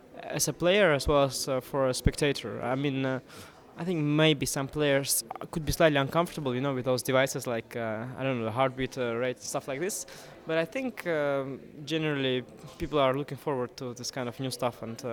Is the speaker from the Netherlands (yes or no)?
yes; Netherlands; English is a second language; I'm from Holland, 18 years old.